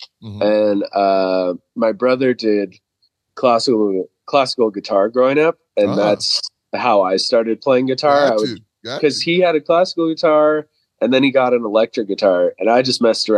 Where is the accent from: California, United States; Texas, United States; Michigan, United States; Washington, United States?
California, United States; Pasadena; I'm from Los Angeles area. Grew up in, like, Pasadena area.